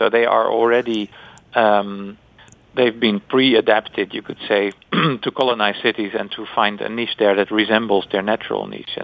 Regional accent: Netherlands; I've seen them in my hometown in the Netherlands

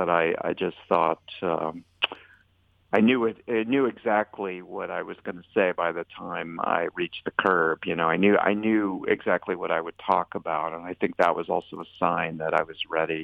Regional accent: Bennington, Vermont, United States; born there; I was born in Bennington, Vermont

